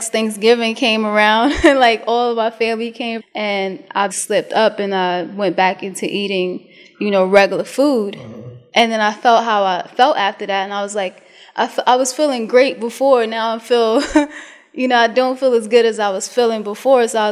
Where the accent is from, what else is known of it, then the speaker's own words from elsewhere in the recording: Brooklyn, New York, United States; I'm from Brooklyn, New York.